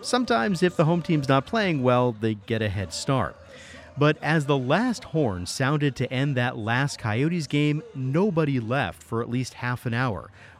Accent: Hartford, Connecticut, United States; I grew up just outside Hartford, Connecticut.

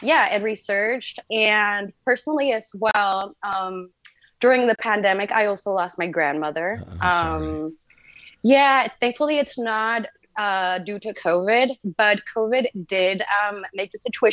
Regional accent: Puerto Rico; now in Miami, United States; we're both from Puerto Rico, and that's where we went to high school. But afterwards, Julia went off to study in New York. I am currently living in Miami at the moment.

